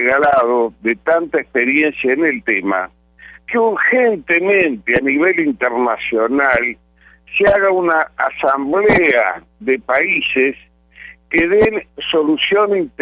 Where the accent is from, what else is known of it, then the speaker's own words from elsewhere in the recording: Argentina; promueve mi pedido como ciudadano argentino